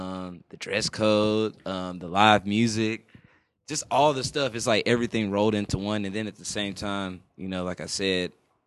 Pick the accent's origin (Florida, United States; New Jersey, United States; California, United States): California, United States; Riverside; I'm from Riverside.